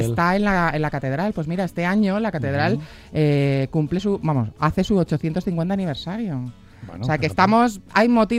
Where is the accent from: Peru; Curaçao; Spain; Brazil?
Spain; Sigüenza, Castilla-La Mancha; Como todos sabéis, efectivamente, soy de Sigüenza